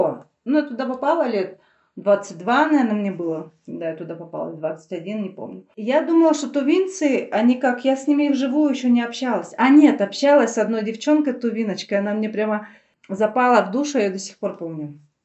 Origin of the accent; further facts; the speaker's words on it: Abakan, Khakassia, Russia; Я сама родилась и выросла в Абакане.